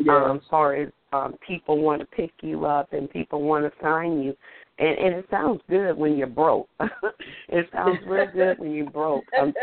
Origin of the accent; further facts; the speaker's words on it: Youngstown, Ohio, United States; now in North Carolina, United States; I'm a native from Youngstown, Ohio, so I know how it can be now resigned in North Carolina